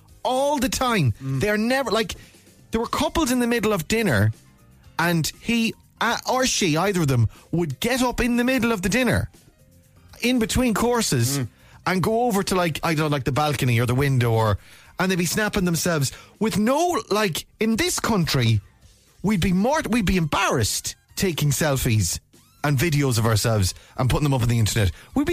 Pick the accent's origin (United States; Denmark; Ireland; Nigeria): Ireland; And, like, the Germans get a bad rap, but it was like... Because I'm Irish.